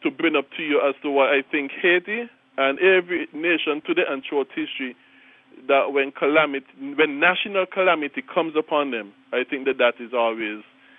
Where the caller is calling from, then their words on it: Saint Kitts, St. Kitts & Nevis; Yes, I'm calling from St. Kitts in the West Indies. Yes, I'm listening to you on the internet.